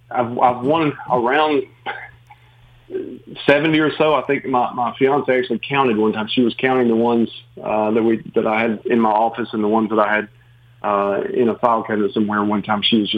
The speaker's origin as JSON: {"language": "English", "town": "Chattanooga", "region": "Tennessee", "country": "United States", "tie": "born or raised there", "said": "I'm a South Pittsburgh resident, so I'm from the Chattanooga area. Grew up there, began working at the Times Free Press."}